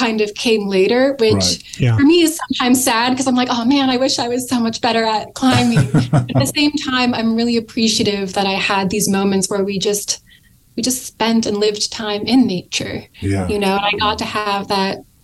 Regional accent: California, United States; I don't exist very well in them because, you know, I was raised in California. I do much better in warm weather.

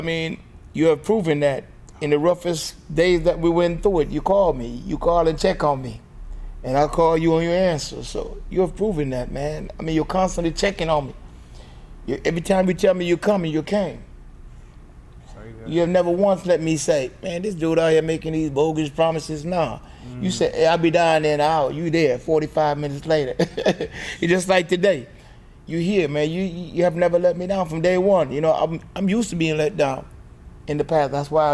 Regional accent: Manchester Parish, Jamaica; I came from Manchester, Jamaica. When you say Jamaica, the average person think of Kingston.

